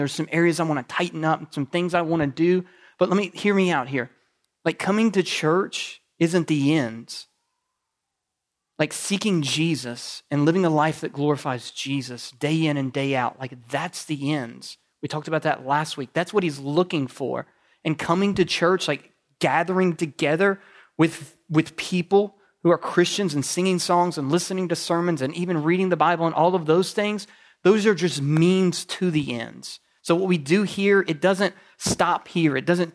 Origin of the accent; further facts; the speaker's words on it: the South, United States; Like I guess maybe it's part of growing up in the South, but I crave deep fried foods.